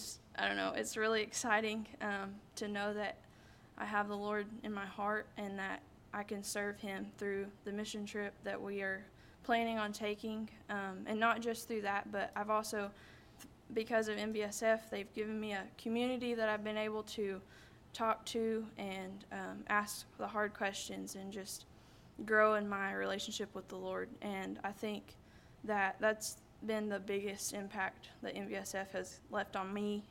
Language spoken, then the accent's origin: English; Stillwell, United States; I'm from Stillwell, so I'm not too far from here.